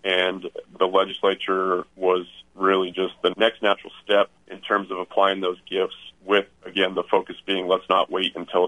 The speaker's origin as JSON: {"language": "English", "town": "Aztec", "region": "New Mexico", "country": "United States", "tie": "born or raised there", "said": "So I was born and raised in Aztec, which is in the northern part of the state up in San Juan County."}